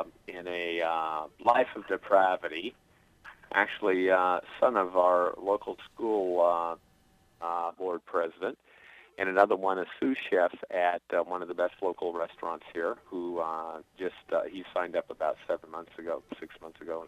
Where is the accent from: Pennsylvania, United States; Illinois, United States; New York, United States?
New York, United States; East Setauket; I'm from East Setauket.